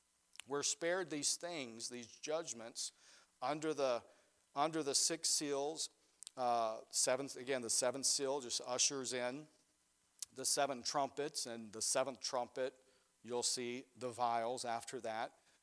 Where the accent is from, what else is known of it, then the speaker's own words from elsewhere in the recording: Mississippi, United States; Here in Michigan, the thunder isn't all that awesome, but where I grew up in Mississippi, when it thundered, it shook your house.